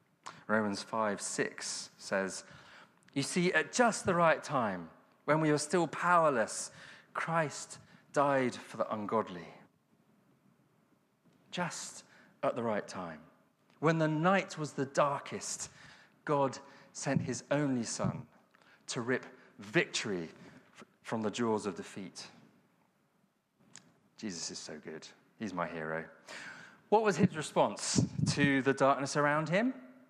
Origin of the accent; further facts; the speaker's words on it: South West England, United Kingdom; I come from Cornwall, so I think I can say that.